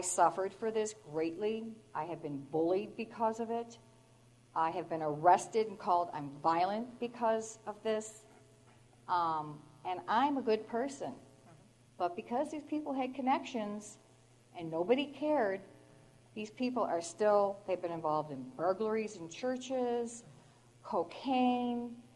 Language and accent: English; Buffalo, New York, United States; I moved out to a rural area about 12 years ago. I grew up in Buffalo.